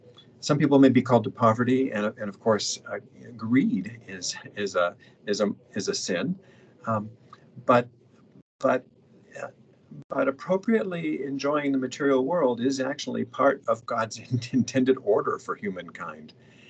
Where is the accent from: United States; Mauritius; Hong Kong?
Hong Kong; I grew up in Hong Kong, and that was a place at the time that was just bursting with economic growth and human flourishing.